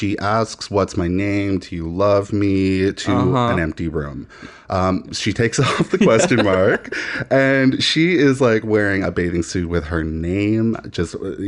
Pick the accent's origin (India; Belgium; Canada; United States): Canada; now in Toronto, Canada; And we're Canadian.